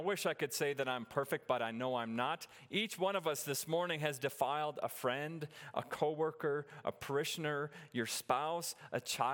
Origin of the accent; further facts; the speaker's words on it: North Dakota, United States; And I grew up in a town of 300 people in northwest North Dakota. I grew up in Ruralville.